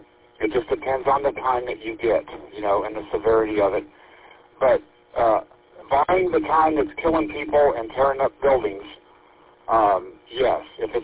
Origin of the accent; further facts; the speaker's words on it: Big Spring, Texas, United States; Big Spring, Texas is classified as West Texas. However, there's a go another 350 more miles to my west and still be in Texas